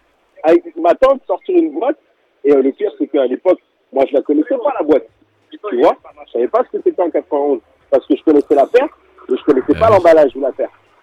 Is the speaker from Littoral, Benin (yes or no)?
yes; Cotonou, Littoral, Benin; born there; also born or lived in France; Moi, je suis né au Bénin en 1982, à Cotonou.